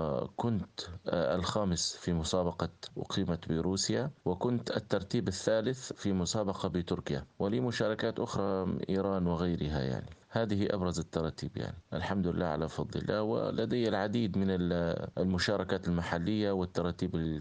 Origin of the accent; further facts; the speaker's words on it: Tripoli, Tripoli District, Libya; من طرابلس أصلا وسكنا، يعني أصلي من طرابلس وأسكن في قلب طرابلس. تعلمت القرآن منذ نعومتي أظفاري، وهذا شأن أطفال كل هذا البلد الحبيب.